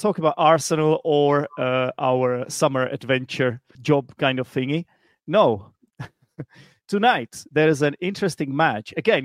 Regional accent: Czechia; I am from the Czech Republic

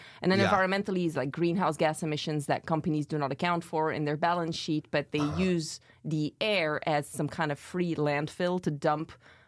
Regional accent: Belgium; I'm from Belgium, which historically has always been a more progressive socialist country.

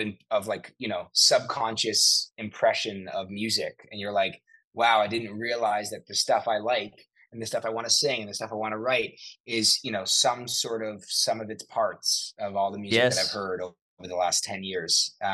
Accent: Ottawa, Ontario, Canada; I grew up in Ottawa, Ontario, which is the capital for people that don't live in Canada. It is a very small city comparatively. But I grew up there.

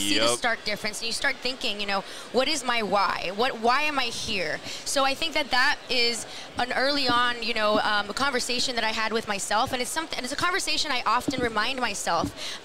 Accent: Los Angeles, California, United States; from LA, born and raised.

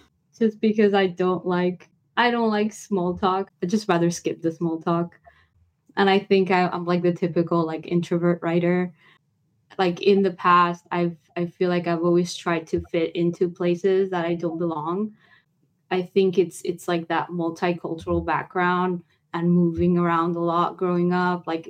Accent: Hollywood, California, United States; I never saw this growing up in Hollywood, like this very like specific multicultural experience.

